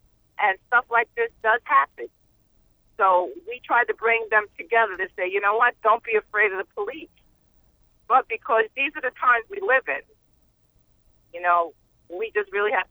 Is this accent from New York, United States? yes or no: yes; Staten Island, New York, United States; I grew up on Staten Island. We've had issues like that before on Staten Island.